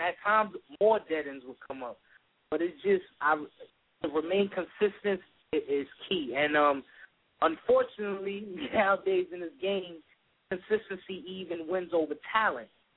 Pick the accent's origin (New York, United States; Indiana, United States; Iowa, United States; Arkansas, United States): New York, United States; New York City; regardless of where I'm from East New York, Brooklyn, and you know, it's not the greatest of times over there.